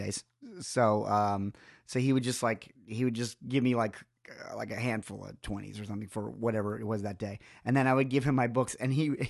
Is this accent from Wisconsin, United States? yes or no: no; New York, United States; I would have thought that the Yankees would have been way up there, but I'm also coming from New York.